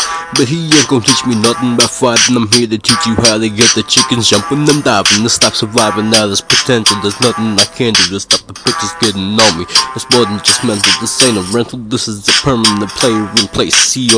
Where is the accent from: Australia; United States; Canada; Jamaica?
Australia; Yep, 15, I'm from Australia, people.